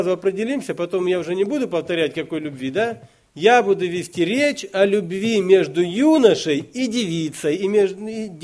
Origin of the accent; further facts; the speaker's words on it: Kharkiv Oblast, Ukraine; я сам с Украины, Харьковской области.